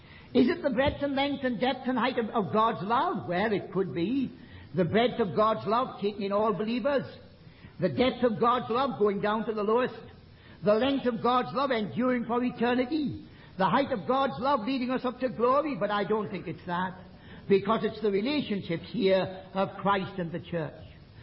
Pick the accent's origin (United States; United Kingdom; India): United Kingdom; Newcastle upon Tyne, North East England; I remember once in the meeting where I was brought up in heaven on Tyne